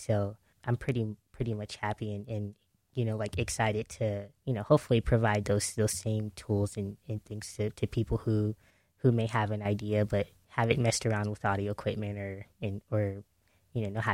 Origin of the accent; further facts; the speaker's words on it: Dayton, Ohio, United States; Mm-hmm. Yeah, so I grew up in West Dayton, was a product of the Dayton Public Schools.